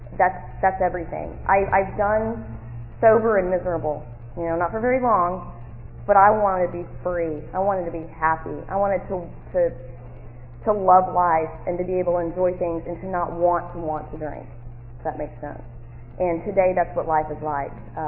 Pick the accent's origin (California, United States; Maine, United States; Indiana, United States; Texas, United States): Texas, United States; Dallas; I'm from Dallas, Texas, born and raised there. I've been out here for a little over three years.